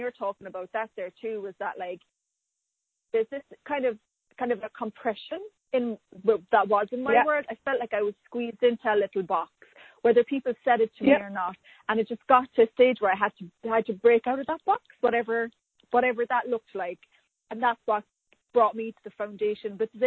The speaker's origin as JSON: {"language": "English", "country": "Ireland", "tie": "born or raised there", "said": "growing up in Ireland in the 80s, we actually never even knew wealth."}